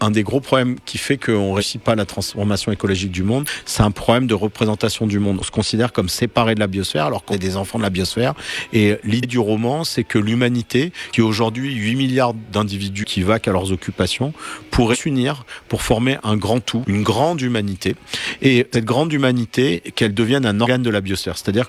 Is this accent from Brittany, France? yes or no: no; Nice, Provence-Alpes-Côte d'Azur, France; Moi, je suis niçois comme Yves Klein